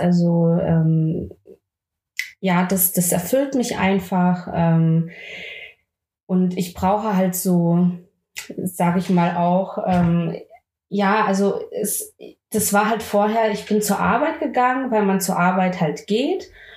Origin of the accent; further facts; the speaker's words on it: Pforzheim, Baden-Württemberg, Germany; Ich komme aus Pforzheim, das liegt bei Stuttgart in Baden-Württemberg.